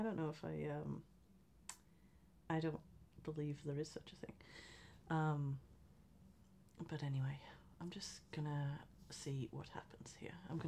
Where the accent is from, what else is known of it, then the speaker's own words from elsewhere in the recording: United Kingdom; but I'm British. We fucking love talking about the weather.